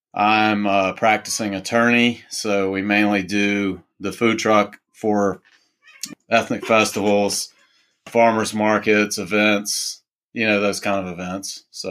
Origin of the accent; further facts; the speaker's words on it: Mobile, Alabama, United States; Well, I'm from Southern Alabama. Mobile, about as far down as you can go before you hit water.